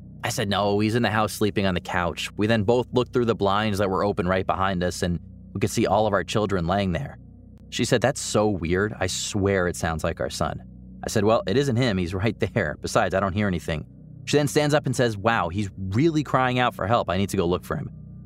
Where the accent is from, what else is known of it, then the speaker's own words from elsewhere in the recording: Oregon, United States; also born or lived in Las Vegas; Me growing up in Oregon loved the rain, and for the past 10 years, we lived in Vegas